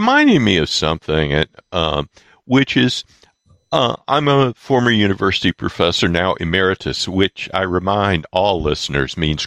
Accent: the South, United States; And I grew up in the South, at the tail end of Jim Crow South.

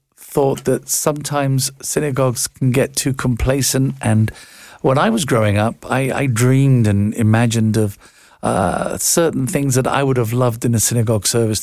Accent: England, United Kingdom; And I know, you know, I'm from England, obviously.

